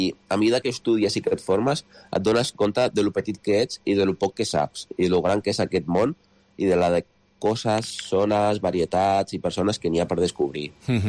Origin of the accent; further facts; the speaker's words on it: Sitges, Catalonia, Spain; Jo estic a Sitges, jo vaig néixer a Sitges i visc a Sitges.